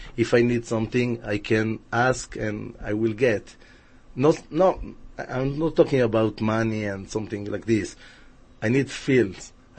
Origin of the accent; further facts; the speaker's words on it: Argentina; now in Israel; I'm from Argentina. Okay. Long story short, okay. We moved to Israel from Argentina in 1997